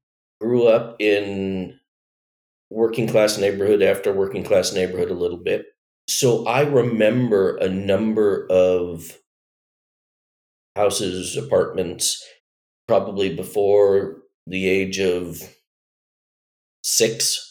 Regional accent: Covina, California, United States; also born or lived in Torrance, California; I was born in Torrance, California. It's in LA County. Moved a bunch of times between birth and first grade, and eventually ended up in a place called Covina, California, actually on a county island called Charter Oak.

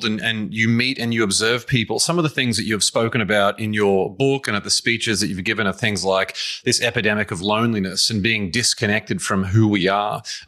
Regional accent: Australia; And I'm from Australia.

